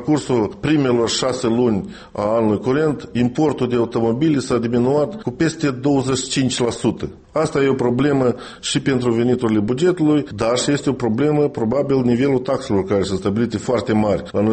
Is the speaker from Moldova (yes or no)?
yes; Moldova; noi, ca moldoveni